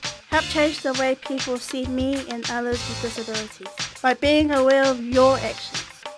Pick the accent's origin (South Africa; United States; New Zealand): New Zealand; Wellington; I'm 19 years old. I was born in Oaks, but I was raised in Wellington.